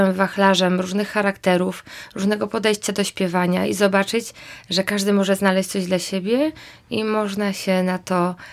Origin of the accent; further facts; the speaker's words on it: Tarnów, Lesser Poland, Poland; ja nie jestem z Krakowa i dojeżdżam do Żywej Pracowni z Tarnowa.